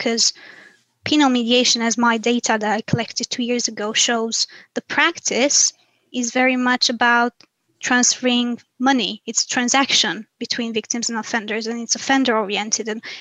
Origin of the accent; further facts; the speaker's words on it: Romania; when I'm thinking about my home country, Romania